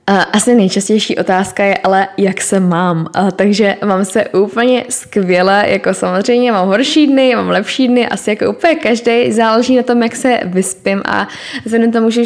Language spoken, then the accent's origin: Czech; Český Krumlov, South Bohemian Region, Czechia; now in Prague, Czechia; jako já sice teda pocházím z Českého Krumlova, kde to není moc lepší